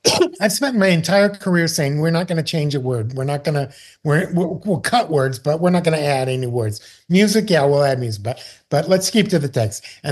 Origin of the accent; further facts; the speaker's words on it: Pittsburgh, Pennsylvania, United States; Now, I grew up outside of Pittsburgh for a while, so I know that accent.